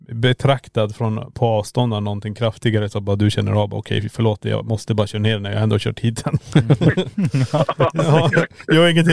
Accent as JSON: {"language": "Swedish", "town": "Kiruna", "region": "Norrbotten County", "country": "Sweden", "tie": "born or raised there", "said": "jag är ändå född och uppvuxen i Kiruna"}